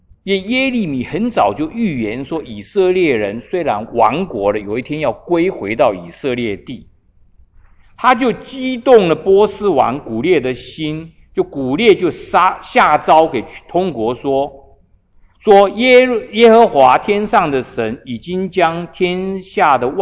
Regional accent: Taiwan; 像以前我们从台湾来的

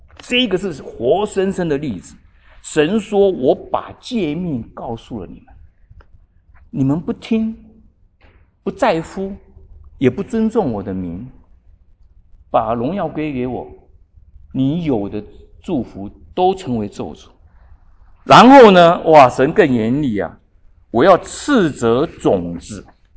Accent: China; 我们中国人可能还没有像他们那种状况，我们中国人把一些的孩子呢养的情况不一样。

